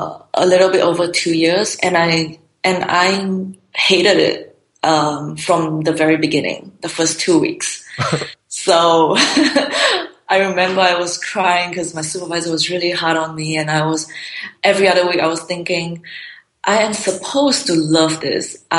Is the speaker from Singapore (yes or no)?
yes; Singapore; Since I grew up in Singapore, I was tired of it. And I have lived in, I lived in Paris for a bit when I was like 22.